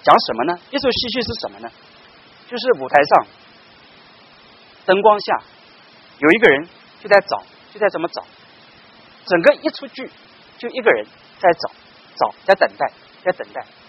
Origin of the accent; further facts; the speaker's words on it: China; 你知道我们中国人呢，哈，华人呢有个习惯，常常往后看。